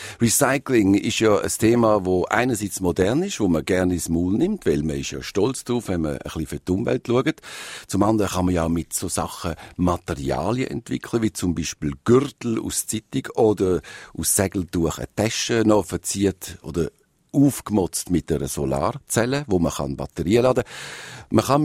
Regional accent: Switzerland; Wir sind Schweizer ja mitunter das Volk, das am meisten sammelt.

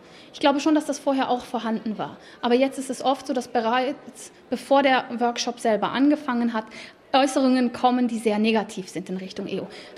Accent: Switzerland

